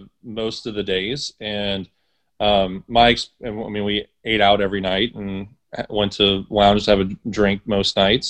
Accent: Texas, United States; I'm a Texan

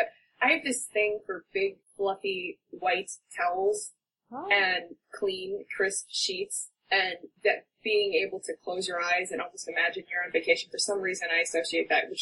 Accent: Jamaica; I never associated, I came from Jamaica

